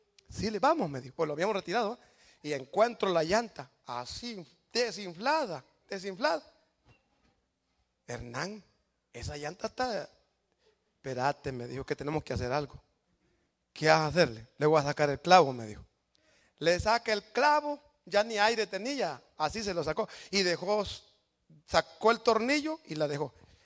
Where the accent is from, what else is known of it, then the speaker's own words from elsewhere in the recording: El Salvador; moved away; cuando yo vine de El Salvador, me enseñaron 5 palabras en inglés.